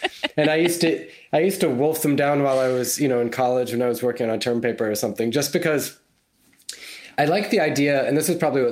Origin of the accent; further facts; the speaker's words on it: New York City, New York, United States; now in Cambridge, United Kingdom; And I live in Cambridge, England. I am from New York City. Moved here about 11 years ago